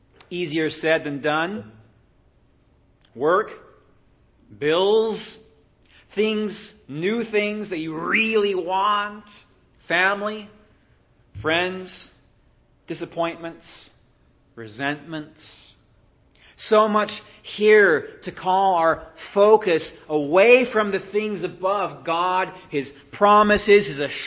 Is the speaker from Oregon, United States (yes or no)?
yes; Roseburg, Oregon, United States; even my home state of Oregon, in Roseburg, Oregon.